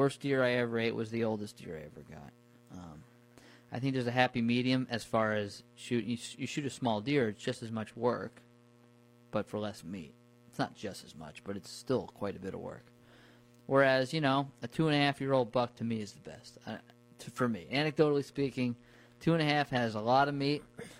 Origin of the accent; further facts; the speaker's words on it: New Paltz, New York, United States; Yeah, when I grew up in New Paltz, Ulster County, the deer population peaked in the 90s.